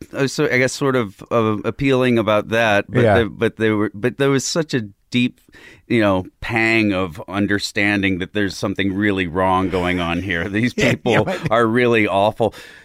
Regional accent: Illinois, United States; Southern Illinois, closer to St. Louis than Chicago, just across the Mississippi River from St. Louis.

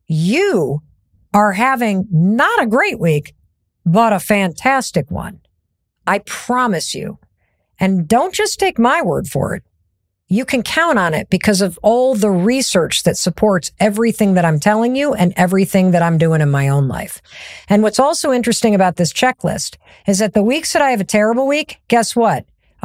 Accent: Midwest, United States; I can't say that word. I'm from the Midwest.

